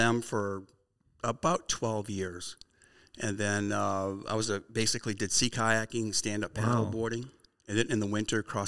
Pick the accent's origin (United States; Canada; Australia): United States; Maine; I'm from Maine.